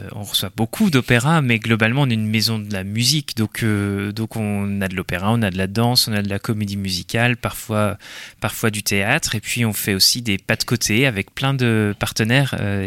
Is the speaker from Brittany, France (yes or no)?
no; Nancy, Grand Est, France; parce que je suis originaire de Nancy et je démarrais mes études à Nancy.